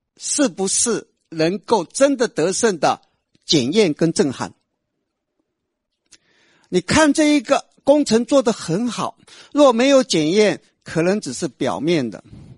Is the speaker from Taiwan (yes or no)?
yes; Taiwan; moved away; 我虽然不住在台湾，可是我关心台湾，这是我出生的地方，这是我长大的地方，这是我的故乡，我关心。那么就是因为我在这里长大